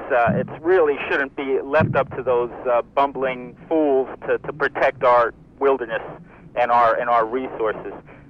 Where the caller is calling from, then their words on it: Whittier, Alaska, United States; Yes, Mr. Cotton, I'm a fisherman from Whittier, and I would like to enlist your assistance in saving two of the most beautiful areas on the planet, Port Wells and Port Nelly Juan